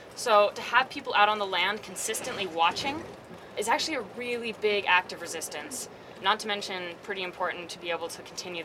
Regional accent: Salt Lake City, Utah, United States; I grew up both in Salt Lake City and on the banks of the Green and Colorado River in the summertime.

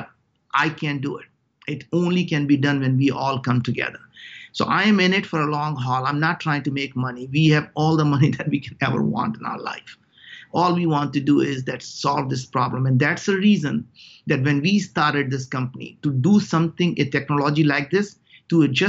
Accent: India; English is a second language; moved away as an adult; now in United States; I came from very, very humble background. I grew up in India.

